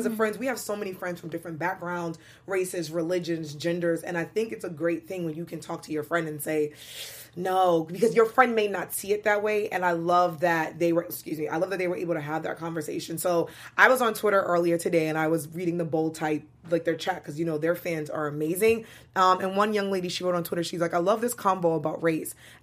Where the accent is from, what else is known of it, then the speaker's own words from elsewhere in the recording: Brooklyn, New York, United States; I'm from Brooklyn. Hey, Brooklyn.